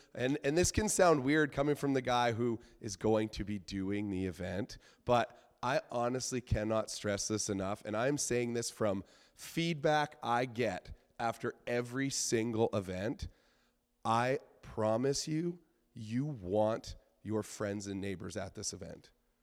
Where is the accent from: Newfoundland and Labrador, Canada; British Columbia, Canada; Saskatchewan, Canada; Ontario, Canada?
British Columbia, Canada; Sicamous; I'm coming to you from, I'd be very curious to know, if anyone knows where Sycamuse, British Columbia is. Yeah, a couple people familiar with Sycamuse. So that's my hometown. That's actually where my wife and I, as of last week, are now settling once again.